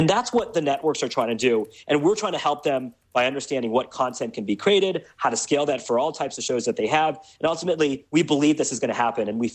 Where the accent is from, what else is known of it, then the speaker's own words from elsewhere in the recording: Chicago, Illinois, United States; born there; also born or lived in Saudi Arabia; I was born in Chicago, and lived in Saudi Arabia, where there's literally nothing to do.